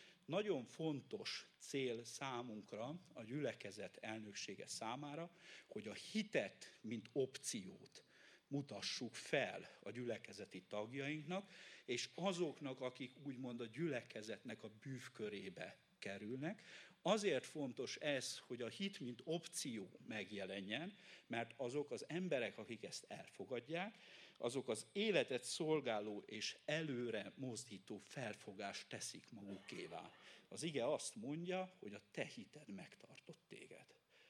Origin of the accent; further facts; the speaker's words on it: Zakarpattia Oblast, Ukraine; now in Hungary; Kárpátaljáról származom